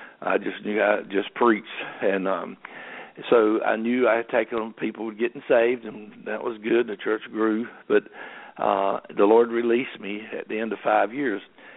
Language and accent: English; Goldsboro, North Carolina, United States; now in Sanford, United States; we're from Goldsboro, which is down east in North Carolina, about close to 90 miles, 85, 90 miles from Sanford and Lee County, where we live.